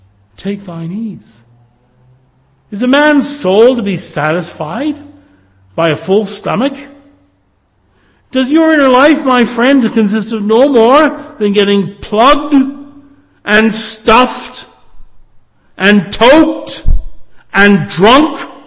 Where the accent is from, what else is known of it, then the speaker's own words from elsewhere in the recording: Mississauga, Ontario, Canada; I come from Port Credit, Mississauga.